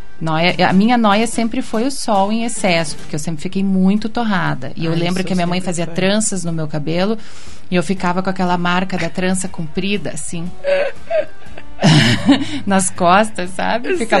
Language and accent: Portuguese; Florianópolis, Santa Catarina, Brazil; eu fui criada em Florianópolis, né?